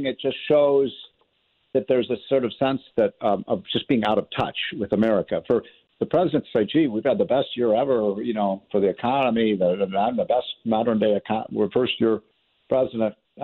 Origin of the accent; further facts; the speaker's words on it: Chicago, Illinois, United States; I grew up in the Chicago area. Yep.